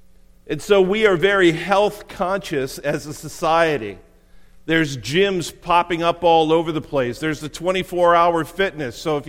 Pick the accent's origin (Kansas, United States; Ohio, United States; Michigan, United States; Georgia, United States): Ohio, United States; Cleveland; I grew up in Cleveland.